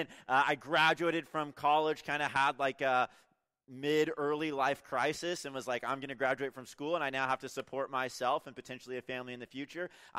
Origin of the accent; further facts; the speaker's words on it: California, United States; Growing up, originally I'm from California. I grew up in a really small town up in the mountains. I actually grew up on a cattle ranch.